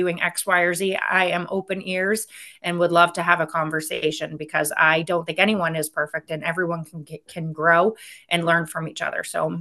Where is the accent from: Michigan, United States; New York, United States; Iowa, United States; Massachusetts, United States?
Massachusetts, United States; Natick; my hometown of Natick